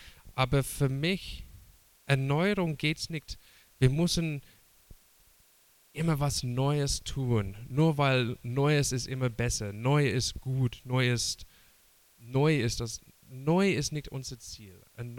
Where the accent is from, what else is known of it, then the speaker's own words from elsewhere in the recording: Australia; German is a second language; Ich komme aus Australien und ich muss sagen, es ist kein Feiertag in Australien, Reformationstag.